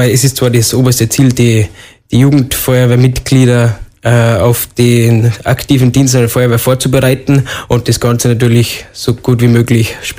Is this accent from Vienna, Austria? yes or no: no; Wals-Siezenheim, Salzburg, Austria; ich bin in Weiß-Sietzenheim aufgewachsen